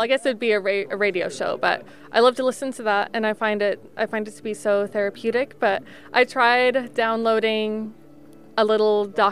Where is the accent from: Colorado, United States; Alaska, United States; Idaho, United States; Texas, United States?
Idaho, United States; Boise; so I'm from the States, Boise, Idaho.